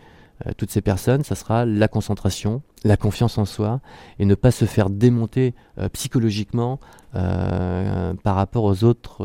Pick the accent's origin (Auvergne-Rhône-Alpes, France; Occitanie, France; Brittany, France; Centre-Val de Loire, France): Centre-Val de Loire, France; Châteauroux; Sachant que moi, je suis natif de Châteauroux, c'était très petit à l'époque, pas beaucoup d'informations, les communications étaient un peu limitées.